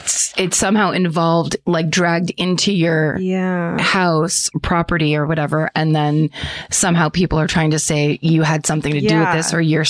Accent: Woodstock, Connecticut, United States; I'm compelled to tell you about a murder that happened in my hometown of Woodstock, Connecticut.

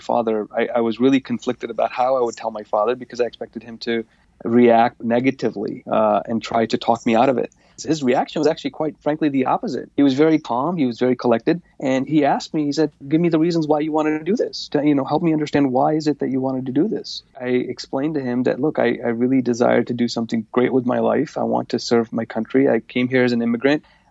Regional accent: United States; It was just such a proud moment for me as an American Muslim and a veteran.

